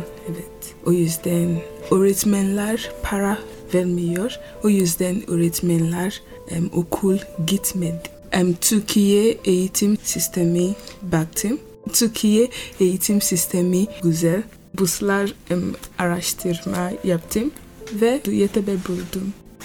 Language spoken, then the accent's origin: Turkish; Shaki, Oyo, Nigeria; Turkish is a second language; now in Turkey; Ben Nijeryalıyım. Nijerya'da Şaki şehir yazıyordum. 21 yaşındayım.